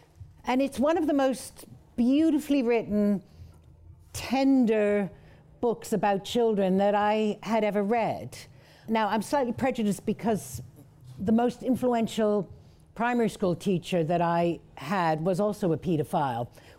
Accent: United States; I grew up in America. I'd never heard his name spoken until somebody said, oh, yes, there was this guy.

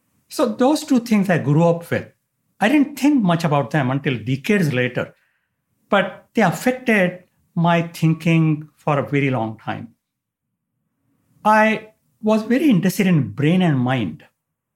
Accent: India; I was born and raised in India.

